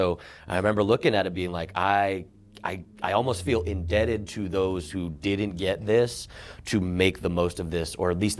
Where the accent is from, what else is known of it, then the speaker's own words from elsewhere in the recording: Davis, California, United States; growing up in Davis, you know, there's kids that get into, you know, drinking and drugs and stuff a little early